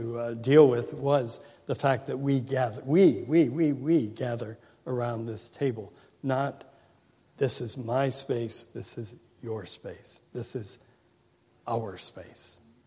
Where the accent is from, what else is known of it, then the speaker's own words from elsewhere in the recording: Nebraska, United States; I'm from Nebraska. We don't have water here.